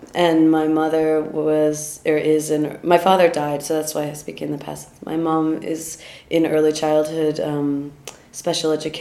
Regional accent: Virginia, United States; born there; I was born in Virginia, which is a pretty conservative area of the country

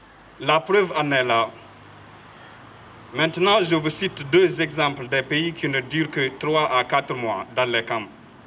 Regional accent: Senegal; Je viens du Sénégal. Je vis dans ce camp pendant 1 an, 6 mois.

